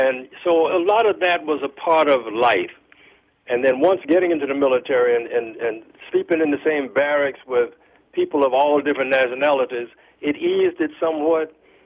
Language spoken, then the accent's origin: English; South Carolina, United States; But that's how growing up in South Carolina was, because we didn't come into contact.